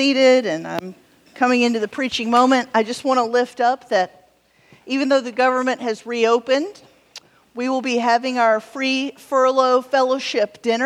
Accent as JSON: {"language": "English", "region": "Deep South", "country": "United States", "said": "I'm from the Deep South, and so I speak witness."}